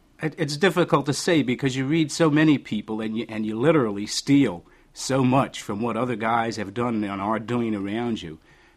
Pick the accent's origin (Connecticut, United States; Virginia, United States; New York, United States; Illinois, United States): Connecticut, United States; New Haven; I grew up in New Haven, Connecticut, and I used the library down there quite frequently as a kid.